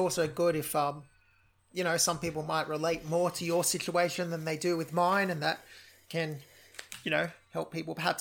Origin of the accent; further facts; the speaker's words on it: Sydney, New South Wales, Australia; I come from Sydney, born and raised, so very high cost of living area in Australia.